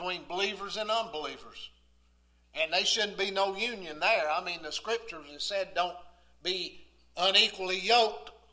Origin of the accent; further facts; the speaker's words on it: the South, United States; Now I'm from the South. I've got the heritage of the South, so don't take me wrong.